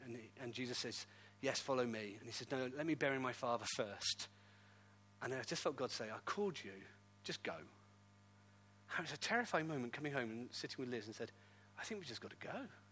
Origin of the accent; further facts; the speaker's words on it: Wales, United Kingdom; also born or lived in Manchester, England; And so I always say, "Oh, I'm Welsh. I'm Welsh." And so I grew up with this. I'm Welsh. I'm Welsh. But I never kind of thought we'd ever come and live here.